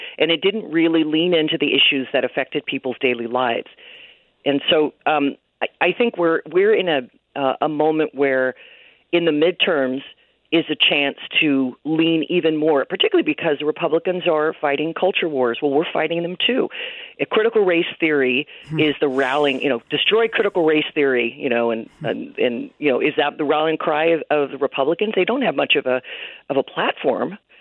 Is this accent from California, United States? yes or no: yes; Oakland, California, United States; In my hometown of Oakland just last week, the city council voted to move $18 million from law enforcement